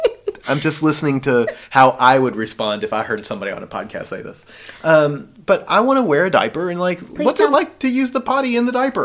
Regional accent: the South, United States; like, I grew up in the South. I don't want to relive my childhood.

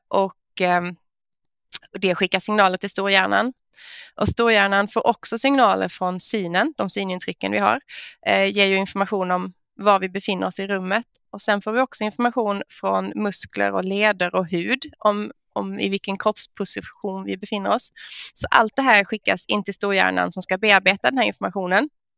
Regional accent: Sweden; Ja, som svensk så brukar man ju börja med sina yrkestitlar.

